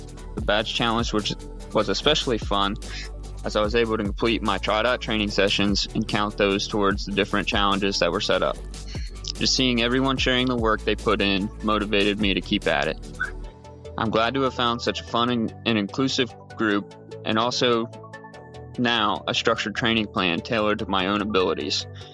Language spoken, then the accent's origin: English; Cincinnati, Ohio, United States; I'm from Cincinnati, Ohio.